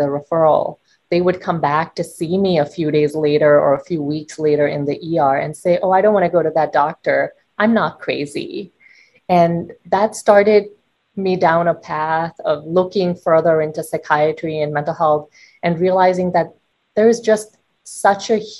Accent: India; moved away as an adult; now in Tucson, United States; I call Arizona home more than any other place in the world. I was born and raised in India, where I completed my medical school and moved here to Tucson for residency.

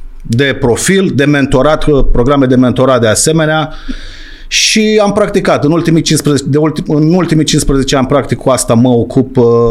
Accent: Galați, Galați County, Romania; also born or lived in United States; primul pas a fost Facultatea de Educație Fizică și Sport, pe care am făcut-o la Galați, sunt din Galați, născut, după care am studiat nutriția. Am studiat nutriția, am studiat în Statele Unite foarte, foarte mult

